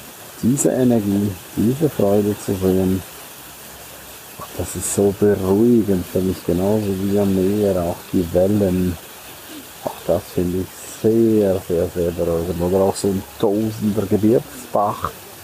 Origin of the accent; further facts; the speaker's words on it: St. Moritz, Graubünden, Switzerland; auch in meiner Heimat in St. Moritz, immer wieder zu den Quellen zu wandern